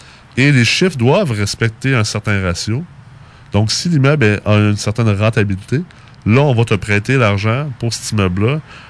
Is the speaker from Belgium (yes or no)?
no; United States; moi, j'ai grandi aux États-Unis, donc je connais très bien quand même le marché.